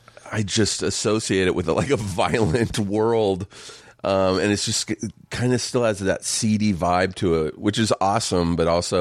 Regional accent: Riverside, California, United States; Riverside, just an hour east

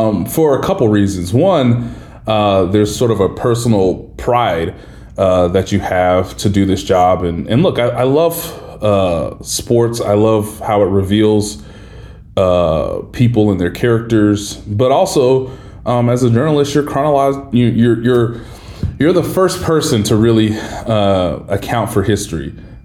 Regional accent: Kansas City, Missouri, United States; I have the commemorative one for the Kansas City Royals because I'm from Kansas City.

